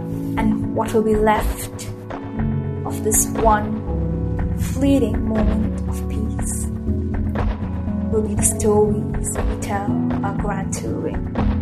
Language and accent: English; India; now in Dubai, United Arab Emirates; I'm 15 years old and I currently live in Dubai, though I'm from India.